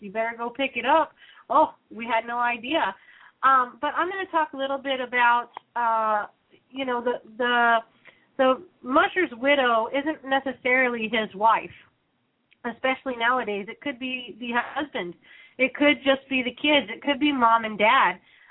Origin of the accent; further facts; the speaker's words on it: Colorado, United States; You know, and we're from Colorado, so it was quite taken aback by that.